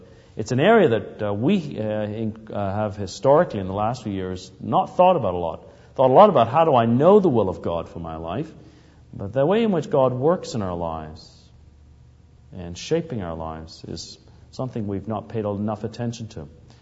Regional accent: England, United Kingdom; And I grew up in England in my earliest years, and I can remember very vividly falling into a bog.

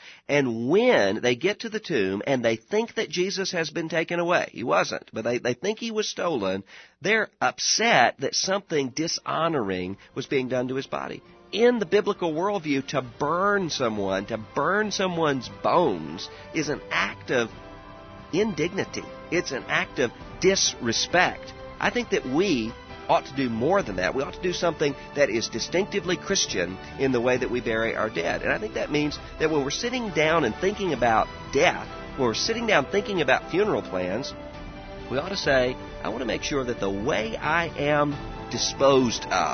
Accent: Mississippi, United States; Oxford in my home state of Mississippi.

